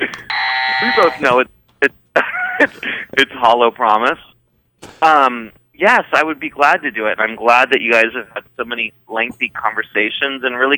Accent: Maryland, United States; accent: Maryland; And well, I'll do it with my Maryland accent.

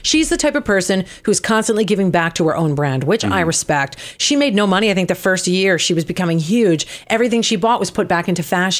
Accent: New Jersey, United States; accent: Jersey; Because I spent 2 years in speech class getting rid of it. A mother from Brooklyn, and I was raised in New Jersey.

